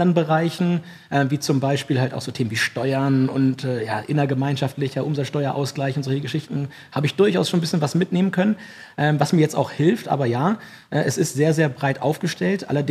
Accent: Lower Saxony, Germany; Ich komme aus dem Weserbergland. Ich komme aus dem einzigen Ort in Deutschland, der in jede Himmelsrichtung 1 Stunde bis zur Autobahn hat. Das ist Befahn, beziehungsweise Holzminden ist die Kreisstadt dazu.

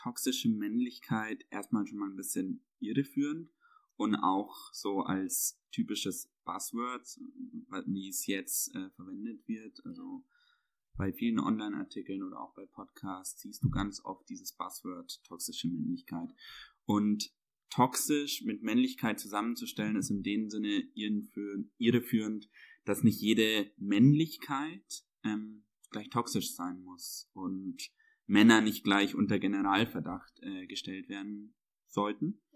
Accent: Bavaria, Germany; also born or lived in Munich; Ich bin ja in Bayern auch groß geworden, habe dort eine sehr konservative Sozialisation erfahren und dann auch lange Zeit in München gelebt, dort eine Ausbildung gemacht und so, bis ich 23

